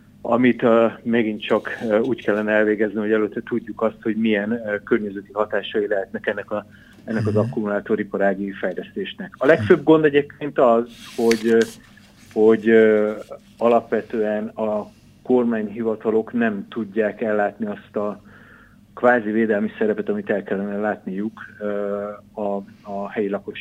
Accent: Győr, Győr-Moson-Sopron, Hungary; de ugye Magyarország, én Győri vagyok, nálunk az

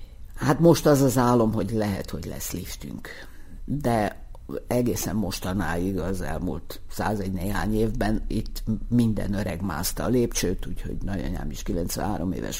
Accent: Budapest, Hungary; Így van, én ide születtem, hát nem itt konkrétan, hanem a Margit kórházban, de nem tudom, 3 vagy 4 napos koromban egy Mózeskosárba hazacipeltek, és azóta én itt vagyok.

